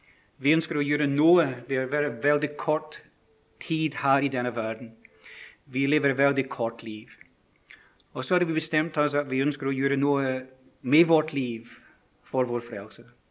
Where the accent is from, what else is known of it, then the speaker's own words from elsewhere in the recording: Holytown, Scotland, United Kingdom; Norwegian is a second language; now in Karmøy, Norway; Og jeg er opprinnelig fra Skottland, som er et vakkert land, det må jeg si, som ligner Norge. Og opprinnelig fra en by som er kjent til mange som bor her på Karmøy. Den byen er en liten by som heter Holytown